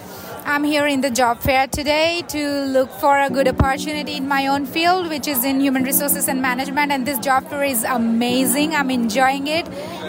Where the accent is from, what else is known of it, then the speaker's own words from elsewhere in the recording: India; moved away as an adult; now in Canada; It's been just 3 months in Canada to me. So yeah, it's new. I'm from India.